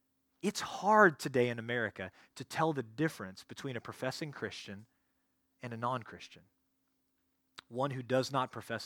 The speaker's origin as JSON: {"language": "English", "town": "Dallas", "region": "Texas", "country": "United States", "tie": "born or raised there", "said": "Friends, I grew up in the North Dallas area, as some of you know."}